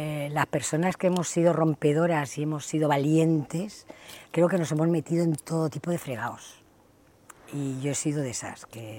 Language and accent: Spanish; Cartagena, Region of Murcia, Spain; Yo soy hija de Murcia, en una cartagenera, y en mi biografía siempre he puesto que soy de raíces fenicias y árabes, porque es lo que ha habido en nuestra tierra.